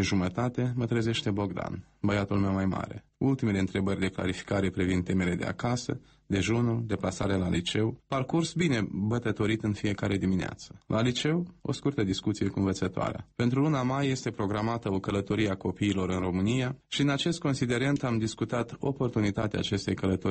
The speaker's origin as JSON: {"language": "Romanian", "town": "Pârlița", "region": "Ungheni District", "country": "Moldova", "tie": "born or raised there", "said": "Vreau să ajung și la Pârlița, Ungenilor, satul meu de baștină, să mă închin la mormântul mamei."}